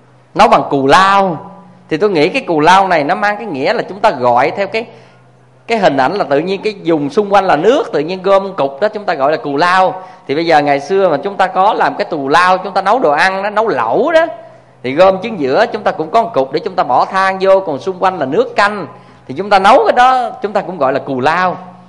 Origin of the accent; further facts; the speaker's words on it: Vĩnh Long, Vietnam; Hay dưới quê tôi á, ngang sông Trà Ôn nó có một cái cù lao cũng nên thơ lắm, gọi là cù lao mây.